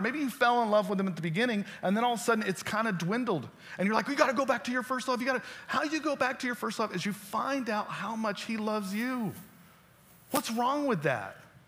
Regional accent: Florida, United States; Florida cowboy. I'm from Florida.

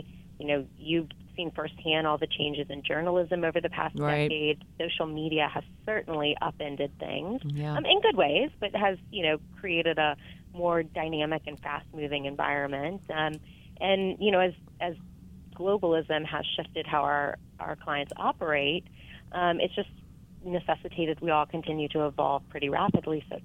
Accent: Georgia, United States; You know, I grew up in Georgia. I went to school at Mercer University in Macon, and I applied to and enrolled in the business school

